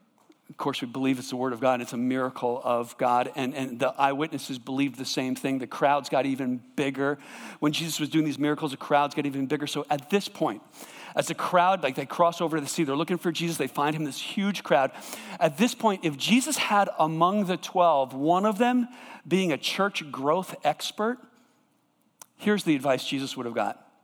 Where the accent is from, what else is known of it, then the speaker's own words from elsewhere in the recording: East Coast, United States; I grew up on the East Coast. Sailing is what we did all our lives.